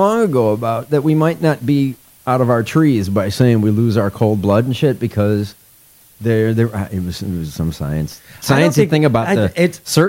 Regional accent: Chicago, Illinois, United States; I'm a city boy. I grew up in Chicago.

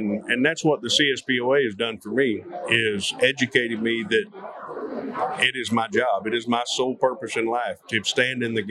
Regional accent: United States; me as an American, not being party driven, me as an American would want to know that my vote counted

